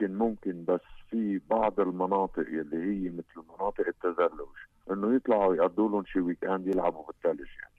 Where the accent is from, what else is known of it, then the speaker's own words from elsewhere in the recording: Lebanon; نحن لبنانية